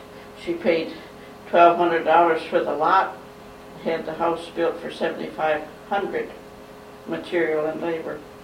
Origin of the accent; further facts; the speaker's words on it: Redford, Michigan, United States; born there; I was born in Redford, Michigan, July 5th, 1915, on a farm that … owned on Grand River, right across from Grand Lawn Cemetery.